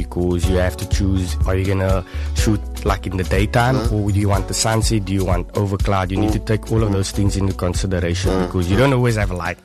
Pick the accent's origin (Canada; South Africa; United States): South Africa; Paarl, Western Cape; I was bored here in the Paul Hospital, and I lived in Amsloof most of my life.